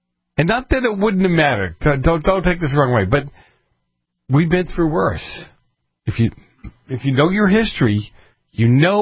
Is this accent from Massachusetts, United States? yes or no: yes; Boston, Massachusetts, United States; Look, I'm from Boston, I have a hard time putting it all together.